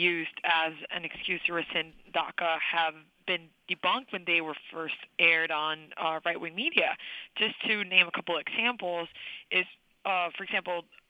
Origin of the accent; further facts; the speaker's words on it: El Salvador; I grew up in El Salvador